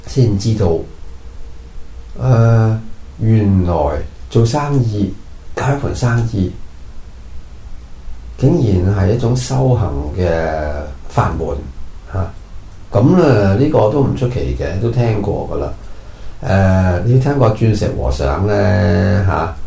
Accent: Hong Kong; 呢本來是一個香港土生土长啦，的細路啦，我受的教育是几十年前，而家讲緊1960几年的时候的英国式的殖民地教育

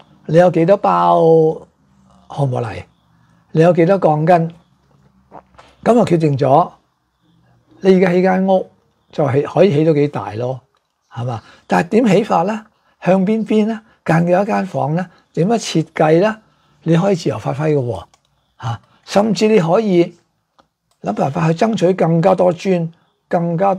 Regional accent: China

